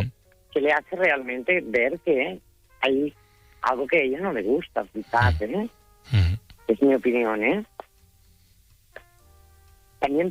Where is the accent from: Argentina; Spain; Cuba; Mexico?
Spain; Sant Iscle de Vallalta, Catalonia; Yo soy de San Iscla de Vallalta. Voy a hacer apología de mi pueblo porque es un pueblo de montaña que está a 40 kilómetros de Barcelona y es precioso.